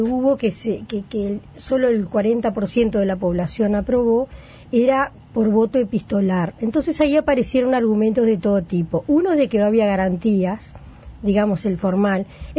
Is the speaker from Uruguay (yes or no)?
yes; Uruguay; Nosotros somos uruguayos todos